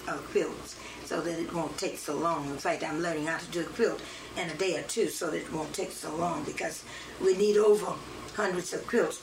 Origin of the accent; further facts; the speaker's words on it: Jacksonville, Florida, United States; Yes, I have lived in Jacksonville all of my life, except for a few years wh